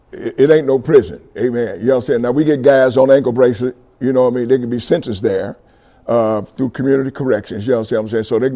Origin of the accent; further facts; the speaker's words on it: Indianapolis, Indiana, United States; I'm from Indianapolis, Indiana. Anybody know anything about Indianapolis, Indiana?